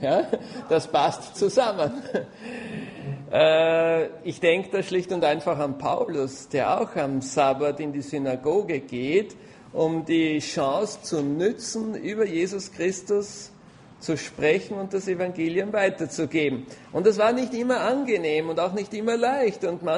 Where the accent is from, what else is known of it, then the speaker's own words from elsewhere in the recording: Austria; Ich kenne das da bei uns in Österreich eigentlich nicht so.